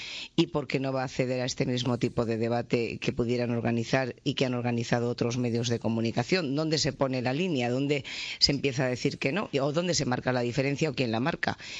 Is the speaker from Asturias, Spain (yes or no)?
no; Castilla-La Mancha, Spain; porque aquí, en mi tierra, en Castilla-La Mancha, se está empezando a concebir